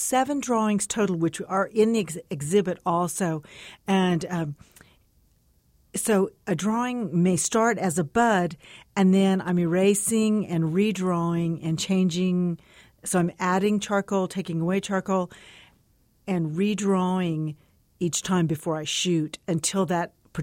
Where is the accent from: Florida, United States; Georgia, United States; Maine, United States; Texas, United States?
Texas, United States; El Paso; growing up in El Paso, the sky and the mountains were pretty central to the way I looked at things